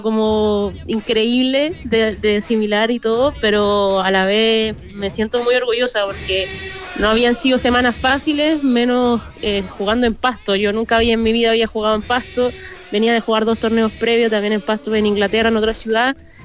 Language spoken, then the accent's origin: Spanish; Chile; La verdad es que para eso yo soy bien chilena, no me olvido de todo